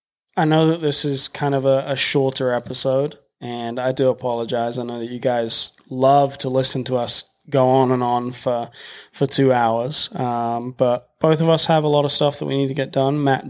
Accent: United Kingdom; moved away; They know that I'm British and I've been here for a while.

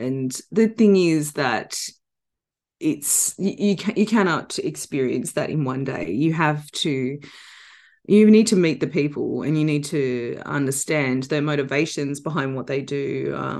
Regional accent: Melbourne, Victoria, Australia; my hometown of Melbourne

